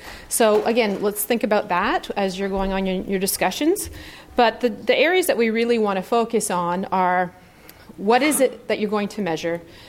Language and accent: English; Sudbury, Ontario, Canada; I'm from Sudbury, Ontario.